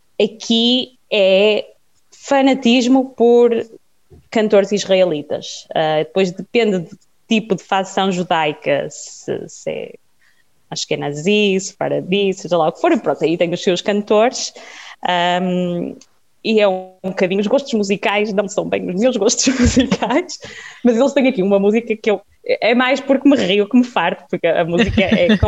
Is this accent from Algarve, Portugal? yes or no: no; Braga, Portugal; eu estudei na UEM, mas também sou nascida e criada em Braga, portanto que também é uma cidade fabulosa.